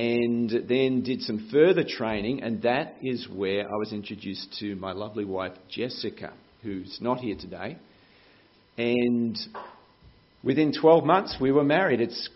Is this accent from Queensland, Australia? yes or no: yes; Brisbane, Queensland, Australia; So that is where I grew up in Brisbane.